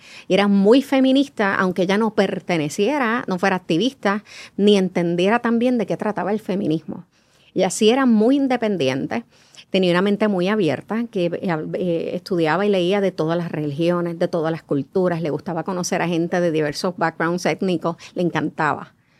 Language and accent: Spanish; Mayagüez, Puerto Rico; Yo soy natural de Mayagüez. Mi papá es natural de Cabo Rojo y mi mamá de Aguada, así que soy del oeste.